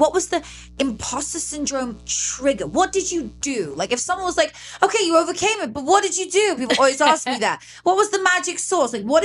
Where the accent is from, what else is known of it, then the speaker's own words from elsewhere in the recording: United Kingdom; Well, I'm British